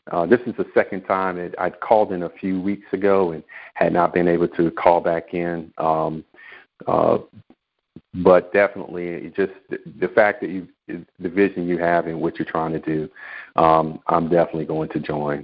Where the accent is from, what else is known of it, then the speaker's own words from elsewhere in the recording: Atlanta, Georgia, United States; I'm from the Atlanta area